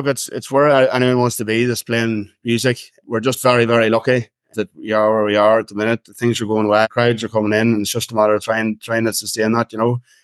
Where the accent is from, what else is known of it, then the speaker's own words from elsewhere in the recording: Enniskillen, Northern Ireland, United Kingdom; We're all from Fermanagh, yeah. We're all around Enniskillen, around a 10-mile radius from Enniskillen.